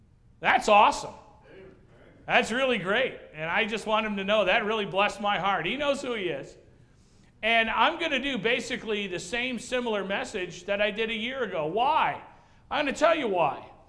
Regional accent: New England, United States; And I grew up in New England.

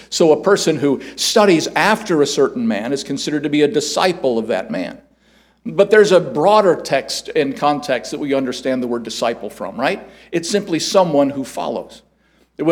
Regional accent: Chicago, Illinois, United States; I was originally from Chicago, so we made our way out west.

